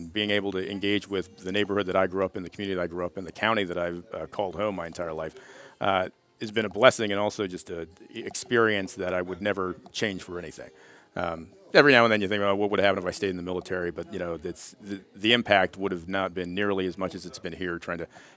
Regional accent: Catonsville, Maryland, United States; Growing up in Catonsville, growing up in this area

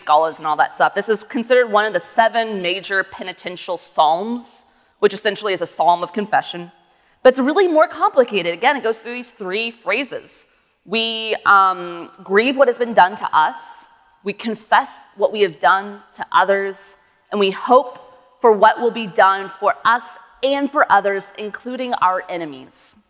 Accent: United States; also really convicting to me as an American.

